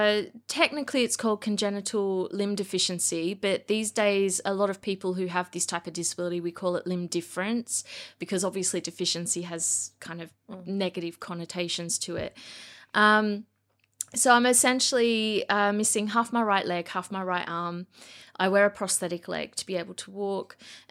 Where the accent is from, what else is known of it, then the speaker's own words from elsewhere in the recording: Australia; as I'm sure you can tell by the accent, listeners, I am not a local in any way, shape, or form. I am from Australia, from the land of neighbours and home and away and all that stuff. I grew up there